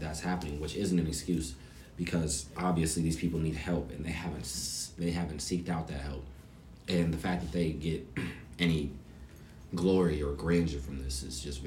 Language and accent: English; Texas, United States; Yes, sir, I'm from Texas.